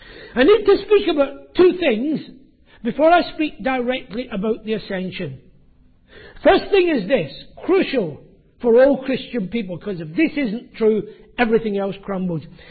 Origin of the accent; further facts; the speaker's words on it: Scotland, United Kingdom; accent: Scottish; or perhaps it was my Scottish accent